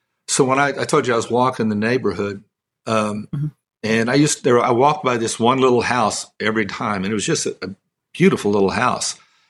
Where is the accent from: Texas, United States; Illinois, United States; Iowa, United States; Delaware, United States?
Texas, United States; Midland; And I grew up in Midland, Texas.